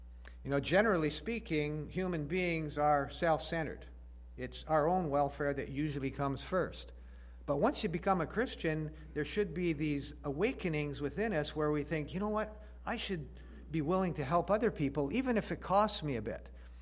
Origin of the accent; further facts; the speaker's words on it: Canada; You probably know that Canadians have the reputation of enjoying talking to people about a lot of things except for politics and religion. Because after all, we Canadians don't want to offend anybody